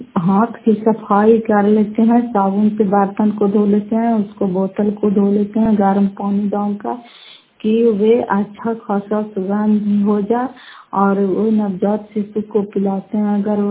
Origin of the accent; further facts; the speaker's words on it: Fatehpur, Bihar, India; घर फतेहपुर, पंचायत मकरौटा, जिला नालंदा, कराय पसरा ब्लॉक की निवासी हूँ।